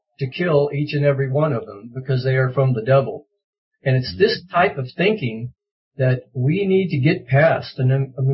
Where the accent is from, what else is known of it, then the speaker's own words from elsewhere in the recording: United States; sometimes I get embarrassed to even bring this up, being an American